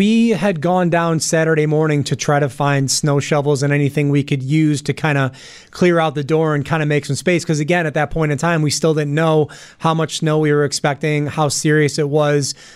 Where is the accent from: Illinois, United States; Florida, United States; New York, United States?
New York, United States; North Tonawanda; now in Wheatfield, United States; I mean, we live in Wheatfield. I grew up in North Tonawanda, so snow was never an issue for us.